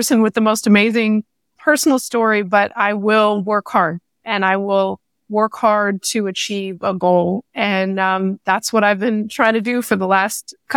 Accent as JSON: {"language": "English", "town": "Waco", "region": "Texas", "country": "United States", "tie": "born there", "said": "I was born in Waco, Texas, moved around a lot as a child."}